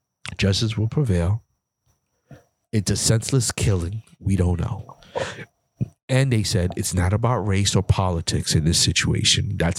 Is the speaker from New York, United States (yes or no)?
yes; Bronx, New York, United States; Now, I'm from the hood. I'm from the Bronx, New York, from the projects.